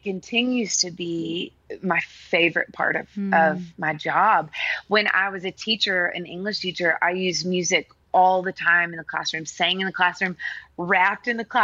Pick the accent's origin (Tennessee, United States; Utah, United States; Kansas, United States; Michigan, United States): Tennessee, United States; Nashville; I grew up in Nashville in studios. My dad's a producer.